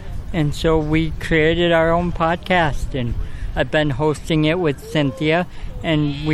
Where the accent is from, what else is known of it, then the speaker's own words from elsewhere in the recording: St. Cloud, Minnesota, United States; I'm from St. Cloud, Minnesota.